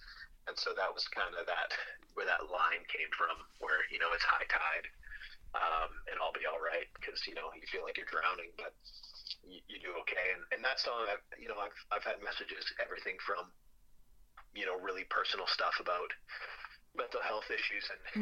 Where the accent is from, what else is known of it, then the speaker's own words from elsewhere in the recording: Sudbury, Ontario, Canada; I'm a guy from Sudbury, Ontario, who 10 years ago worked in a mine